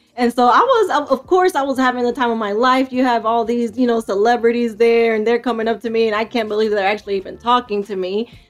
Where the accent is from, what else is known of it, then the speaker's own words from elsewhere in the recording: New York, United States; I was mostly into baseball because I grew up in New York and my family's Dominican.